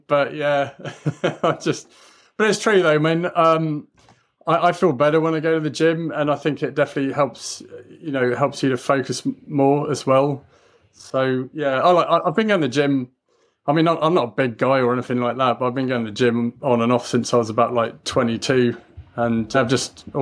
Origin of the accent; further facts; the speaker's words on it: England, United Kingdom; I grew up in England